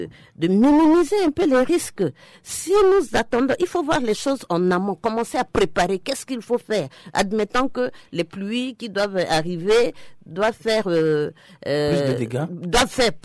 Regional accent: Central African Republic; Nous sommes tous des Centrafricains et nous vivons dans ce pays depuis des années.

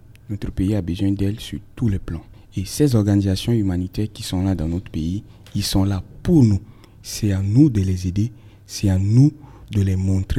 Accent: Central African Republic; Je suis jeune, je suis centrafricain, je suis né là, j'ai grandi ici.

